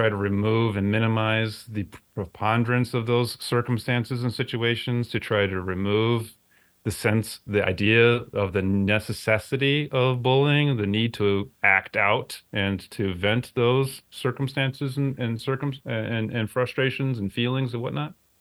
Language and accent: English; Avon, Connecticut, United States; In a small town in Connecticut called Avon.